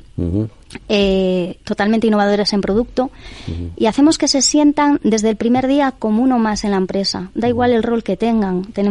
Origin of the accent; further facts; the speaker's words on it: Vigo, Galicia, Spain; la primera oficina la abrimos en Vigo, que es de donde soy yo